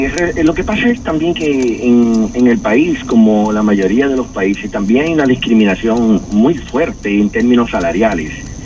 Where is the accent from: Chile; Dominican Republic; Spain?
Dominican Republic; Yo creo que soy el único dominicano que ha renunciado a un derecho de pensión.